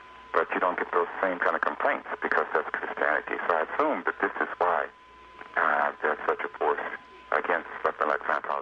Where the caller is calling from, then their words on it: Los Angeles, California, United States; I'm calling from Los Angeles.